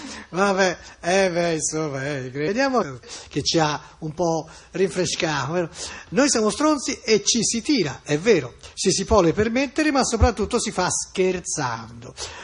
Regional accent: Florence, Tuscany, Italy; perché siamo fiorentini oppure toscani, perché tanto dove vai in Toscana trovi arte

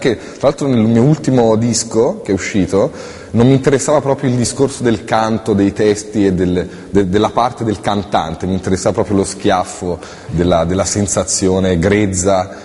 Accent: Florence, Tuscany, Italy; born there; accent: Tuscan; Sono nato a Firenze

